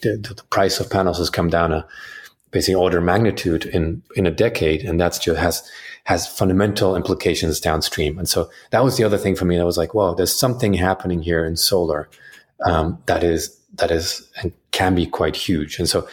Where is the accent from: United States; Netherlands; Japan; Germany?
Germany; Munich, Bavaria; also born or lived in London; Originally I'm from Munich, Germany. And I made my way west, if you will, via London. So I spent 4 years in London studying electrical engineering